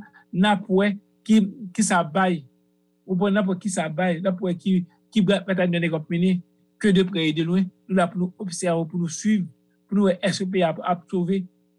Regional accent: Haiti; parce que moi, je suis un haïtien lié, comme tout haïtien.

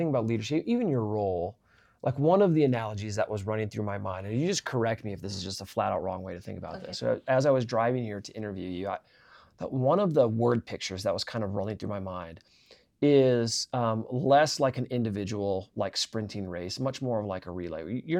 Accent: Iowa, United States; Well, I grew up in Iowa, so Field of Dreams is right up my alley.

